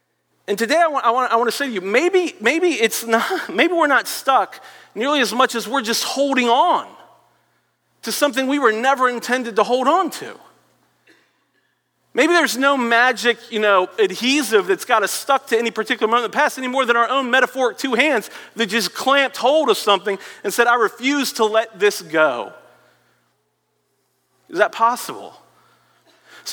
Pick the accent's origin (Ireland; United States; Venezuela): United States; Norfolk, Virginia; I grew up in Norfolk, Virginia.